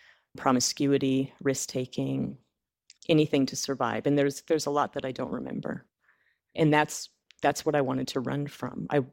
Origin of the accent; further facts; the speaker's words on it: Great Falls, Montana, United States; I grew up in Great Falls, Montana.